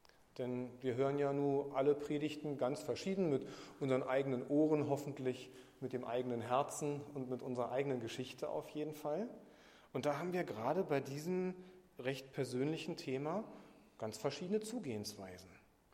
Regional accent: Magdeburg, Saxony-Anhalt, Germany; Jetzt hat er so ein bisschen mit reingenommen, was uns als Magdeburger beschäftigt.

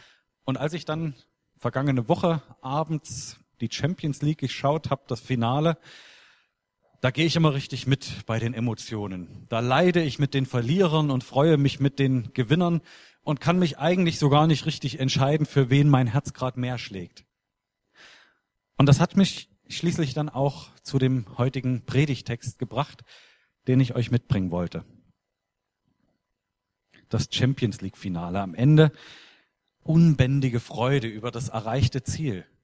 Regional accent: Zwickau, Saxony, Germany; Ich komme ursprünglich aus Zwickau in Sachsen und war dort in einer Gemeinde groß geworden

